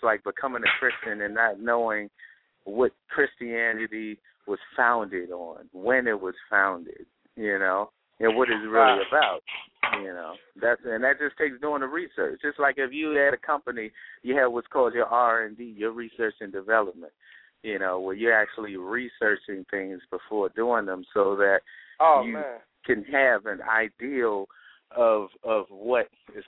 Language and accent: English; Brooklyn, New York, United States; You know, I grew up in Brooklyn, Flatbush, you know what I'm saying? And at the time, it wasn't one of the best of neighborhoods, you know what I'm saying?